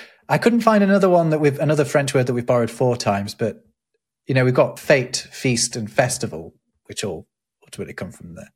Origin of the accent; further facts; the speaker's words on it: Derby, East Midlands, United Kingdom; my hometown, Derby, we're not fancy people in Derby.